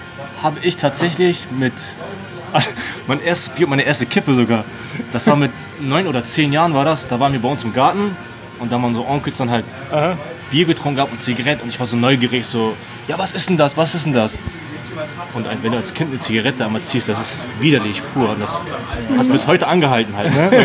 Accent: Hamburg, Germany; Als Hamburger natürlich Lakritz.

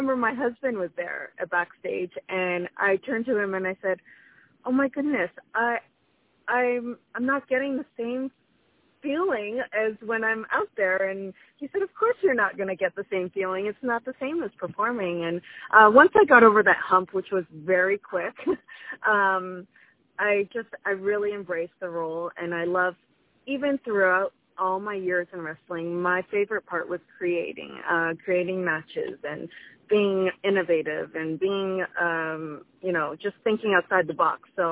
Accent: Toronto, Ontario, Canada; I'm going to have some friends drive up from Toronto, my hometown, and for me to be able to perform in front of my my friends and family

